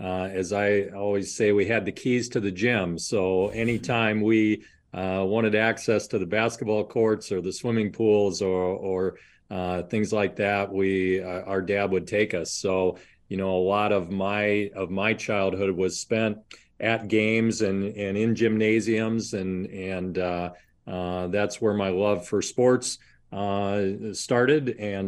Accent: Columbus, Ohio, United States; born there; also born or lived in Indiana / Iowa; So my early years were spent in Ohio, Indiana, and Iowa before moving up to Minnesota to go to college.

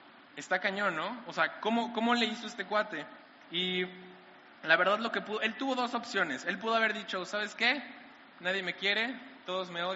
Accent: Mexico; Y honestamente, como mexicanos, lo último que nos pueden tocar es a nuestra mamá.

